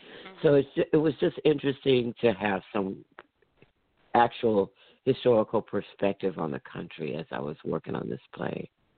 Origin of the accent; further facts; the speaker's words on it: the South, United States; I grew up in the South. I'm a Southern girl, real loud and country. That's me.